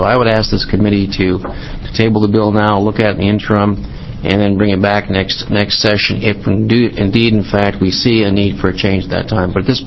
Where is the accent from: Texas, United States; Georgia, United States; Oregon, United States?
Oregon, United States; I'm from Southern Oregon, the Senate district next door to Senator Atkinson.